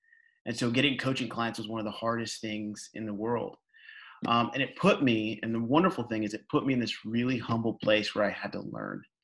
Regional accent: Louisiana, United States; also born or lived in Kenya / Midwest; I was born in Kenya, lived in the Midwest, and then grew up in really from seventh grade to graduating college in Louisiana. So big culture shock.

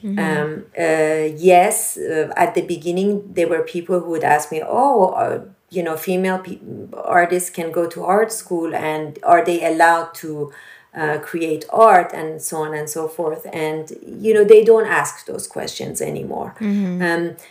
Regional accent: Iran; English is a second language; moved away as an adult; now in United States; And after the revolution, honestly, I did not go back to Iran for 30 years. The first time I left was 79, and when I returned was 2009, so 30 years almost to the day.

